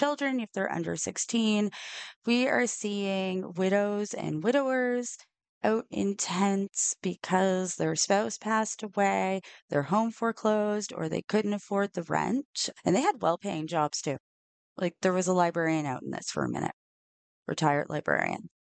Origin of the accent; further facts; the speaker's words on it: Chester, Nova Scotia, Canada; So I remember being very overwhelmed because I'm from Chester, Nova Scotia. And so even to me, Halifax was this big, huge city.